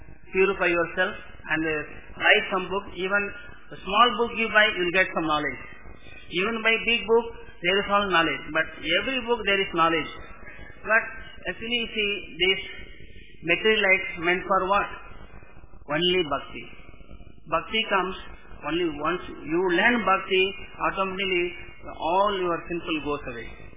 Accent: Tamil Nadu, India; born there; English is a second language; also born or lived in Karnataka; Actually, I am coming from South. I born at Tamil Nadu. My grandmother Kerala. My forefather Sandra. I studied at Karnataka. But I know all languages.

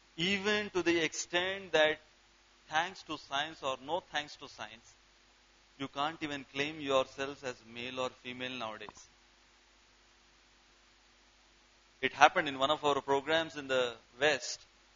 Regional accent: Nashik, Maharashtra, India; I am from Nashik, from Maharashtra, from India, Mera Bharat Mahan, but then I am preparing for GRE also.

